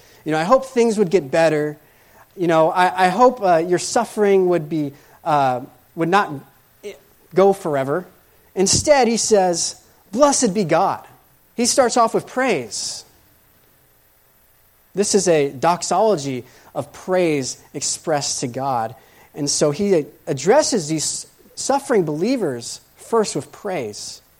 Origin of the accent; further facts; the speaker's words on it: Texas, United States; born there; Originally I was born in Texas, and so I didn't have negative temperatures.